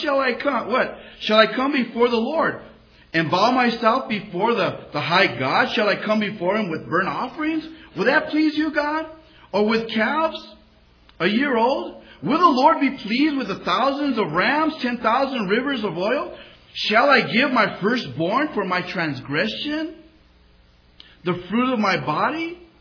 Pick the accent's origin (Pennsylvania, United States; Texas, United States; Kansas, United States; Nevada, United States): Nevada, United States; Las Vegas; They'll look at me. I said, look, guys, I'm from Vegas. That's my hometown.